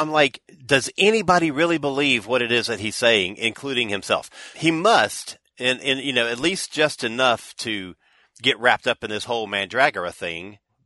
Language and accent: English; Florida, United States; I grew up in Central Florida where there are orange trees, you know, everywhere